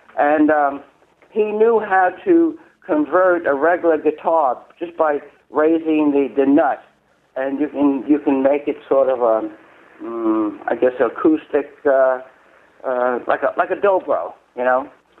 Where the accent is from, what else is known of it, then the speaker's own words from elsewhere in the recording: Brooklyn, New York, United States; We were growing up in Brooklyn. We're hearing that all of a sudden the rock and roll